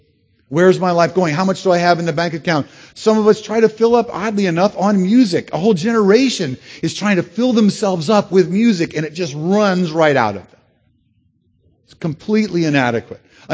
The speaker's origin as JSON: {"language": "English", "country": "United States", "said": "I'm an American. I want 22 inches of personal space."}